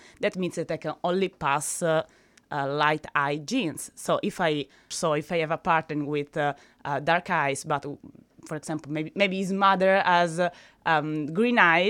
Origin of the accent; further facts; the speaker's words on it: Italy; I'm from Italy, and in Italy there is a condition called Mediterranean anemia